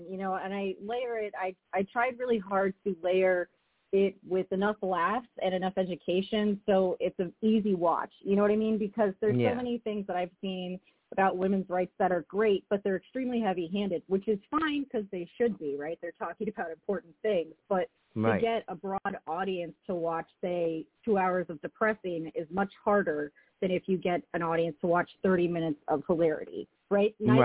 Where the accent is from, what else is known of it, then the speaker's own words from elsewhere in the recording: Queens, New York, United States; I am also a New Yorker originally. I'm originally from Queens.